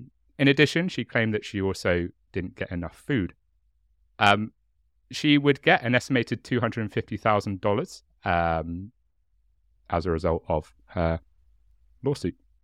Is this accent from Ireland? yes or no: no; Hastings, South East England, United Kingdom; I'm from Hastings. I'm not posh. My chubby accent comes out every so often